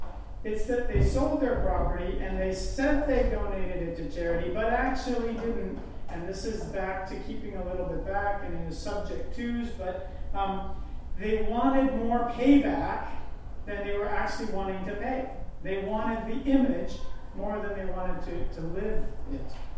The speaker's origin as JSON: {"language": "English", "country": "El Salvador", "tie": "born or raised there", "said": "I grew up in El Salvador"}